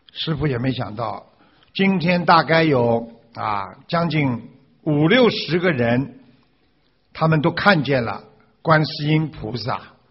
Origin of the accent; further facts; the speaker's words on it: Shanghai, China; 我是来自上海的